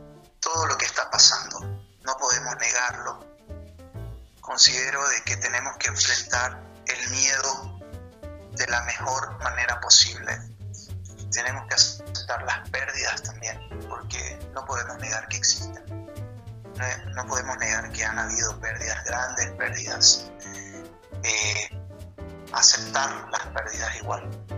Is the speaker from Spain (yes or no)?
no; Bolivia; necesitamos una unidad, digamos, una unidad como boliviano para enfrentar todo, ¿no?